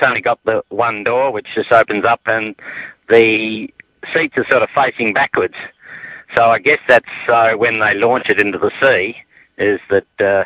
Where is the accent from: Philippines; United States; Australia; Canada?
Australia; Victor Harbor, South Australia; Well, I'm from Victor Harbour.